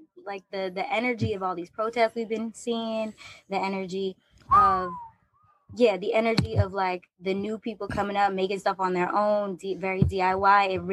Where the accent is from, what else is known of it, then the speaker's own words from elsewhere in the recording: Boston, Massachusetts, United States; moved away as an adult; now in New York, United States; Yeah, well, I'm originally from Boston, but I moved out to New York for college and I stayed for most of the time.